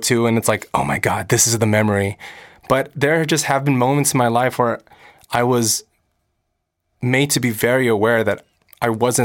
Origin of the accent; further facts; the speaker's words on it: United States; as a kid, I was like, I'm American. I'm growing up in America. I speak English.